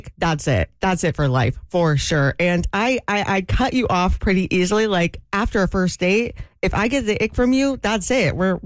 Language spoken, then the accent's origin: English; Atlanta, Georgia, United States; And I said, I'm from Atlanta.